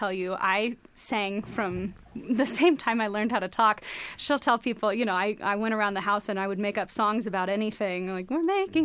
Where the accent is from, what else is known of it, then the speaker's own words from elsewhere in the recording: Houston, Texas, United States; I'm from Houston.